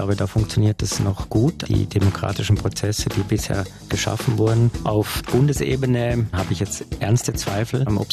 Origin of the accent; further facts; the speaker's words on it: Austria; Ich glaube, bei uns in Österreich, da wird halt vieles im Parlament bestimmt.